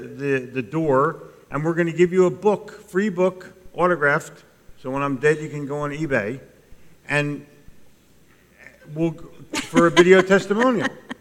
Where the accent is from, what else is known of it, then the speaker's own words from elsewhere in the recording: New Jersey, United States; but I grew up in New Jersey. It's a negative way of life.